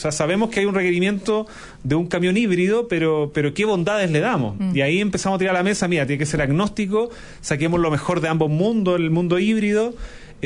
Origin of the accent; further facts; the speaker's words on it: Chile; Y a veces no lo valoramos tanto. Cuando salimos de Chile nos damos cuenta de lo importante que es.